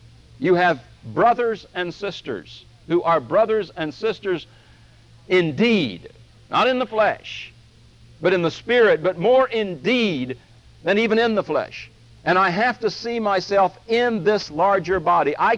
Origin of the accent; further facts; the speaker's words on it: Vero Beach, Florida, United States; also born or lived in Georgia / Texas / South Carolina; I was born and raised in Vero Beach, and I went to school in Georgia, and I did my graduate work in Texas, and I lived in South Carolina